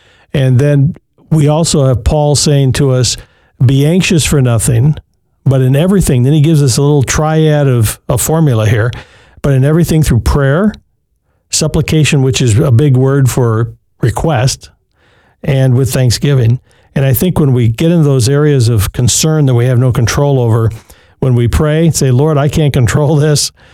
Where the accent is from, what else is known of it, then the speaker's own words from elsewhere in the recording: Muskegon, Michigan, United States; born there; And I was born over on Lake Michigan. Well, actually in Muskegon, not on the lake, but I was born over there.